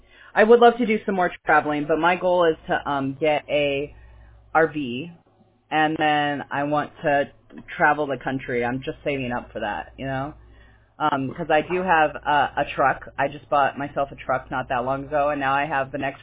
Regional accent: California, United States; Well, I'm from California.

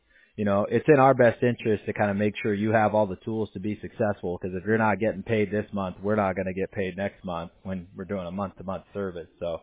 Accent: California, United States; I grew up in Southern California.

